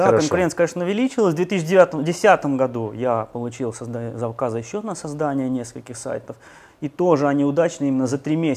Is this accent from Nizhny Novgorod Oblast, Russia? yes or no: yes; Nizhny Novgorod, Nizhny Novgorod Oblast, Russia; Я живу и родился, и работаю в Нижнем Новгороде.